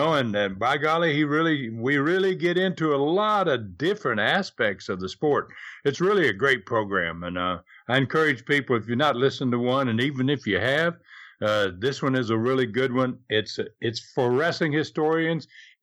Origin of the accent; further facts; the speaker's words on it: Florida, United States; I really appreciate my home state there, Florida, and business is always good there, and it is home.